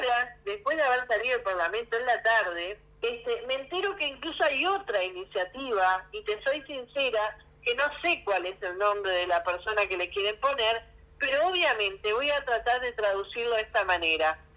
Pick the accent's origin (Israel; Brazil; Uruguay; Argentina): Uruguay; La Teja, Montevideo; Yo vivo, soy de La Teja